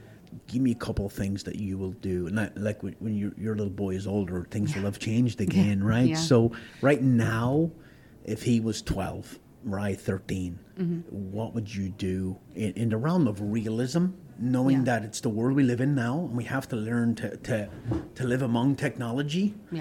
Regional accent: Ireland; so I'm from Ireland, my wife's from Sweden, so we grew up in Europe

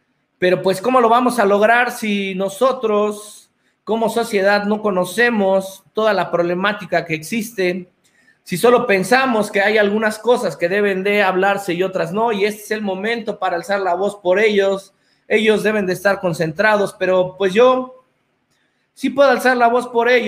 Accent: Mexico; Entonces nosotros como mexicanos debemos de luchar y debemos de respaldar nuestros propios intereses

